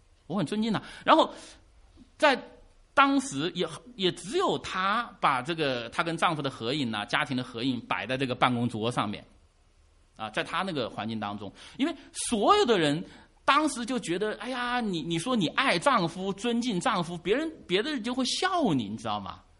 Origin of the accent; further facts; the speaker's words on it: China; 但是我在中国大陆出生，我在中国大陆长大